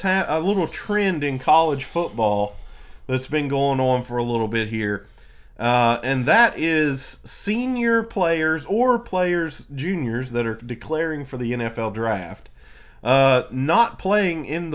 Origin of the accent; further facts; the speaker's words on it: West Virginia, United States; since we're from West Virginia